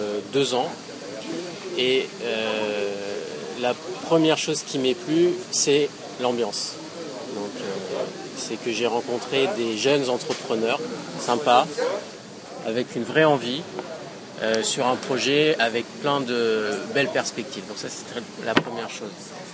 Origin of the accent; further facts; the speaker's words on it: Montpellier, Occitanie, France; parce que moi, j'étais originaire de Montpellier.